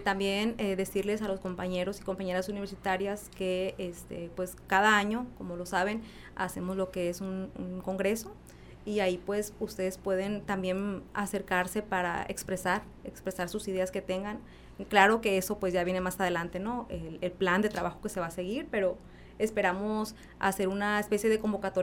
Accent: Mexico; finalmente todas somos mexicanas

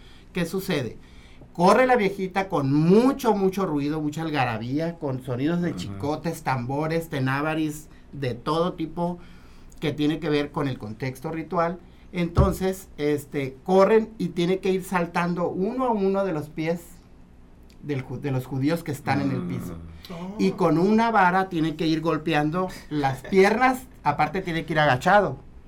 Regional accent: Campo Esperanza, Sinaloa, Mexico; born there; yo nací en el Campo Esperanza y colinda con Charay

